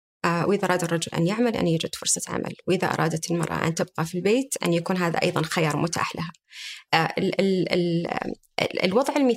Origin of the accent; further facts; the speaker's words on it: Saudi Arabia; عندنا في المملكة العربية السعودية